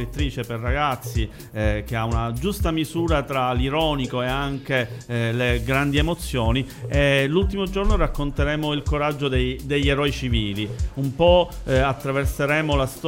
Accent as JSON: {"language": "Italian", "town": "Milan", "region": "Lombardy", "country": "Italy", "accent": "Milanese", "said": "il mio accento milanese si vede"}